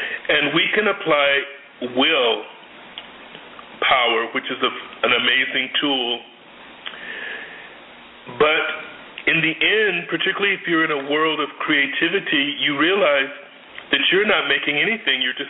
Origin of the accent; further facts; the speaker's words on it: Santa Barbara, California, United States; also born or lived in Georgia / New York; I grew up in Santa Barbara.